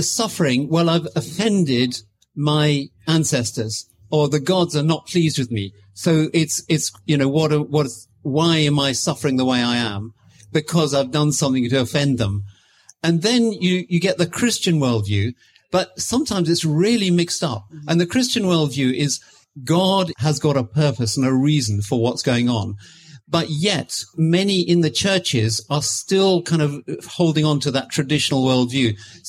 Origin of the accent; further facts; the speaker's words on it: Zimbabwe; also born or lived in Kenya; Well, I grew up in Africa. I was born in Kenya, grew up in Zimbabwe.